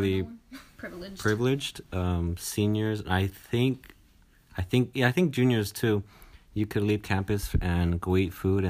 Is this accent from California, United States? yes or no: yes; Long Beach, California, United States; also born or lived in Utah / Colorado / Mexico; But I was born in Long Beach, California. And I lived there. I lived in Utah. And I lived in Junction, Colorado. And I lived in Mexico for like a year.